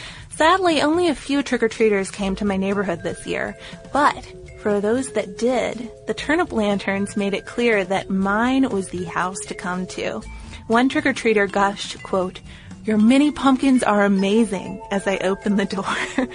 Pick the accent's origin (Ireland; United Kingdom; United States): Ireland; Where I grew up in Ireland, one of the main crops was sugar beet. In Carlottown, there was a big sugar factory that only closed down a few years ago